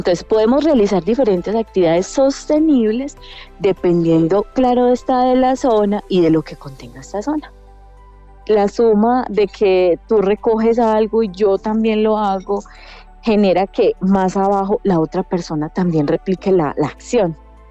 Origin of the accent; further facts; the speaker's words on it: Antioquia, Colombia; como colombianos, como antioqueños que somos.